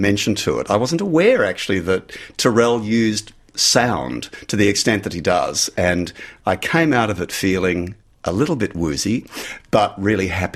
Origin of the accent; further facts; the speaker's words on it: Auckland, New Zealand; But, hey, I come from Auckland. I'm used to that.